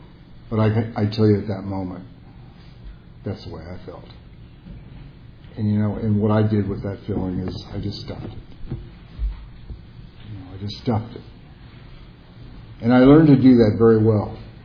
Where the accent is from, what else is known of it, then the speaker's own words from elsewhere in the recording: Compton, California, United States; I was born in Compton. I was raised in Compton.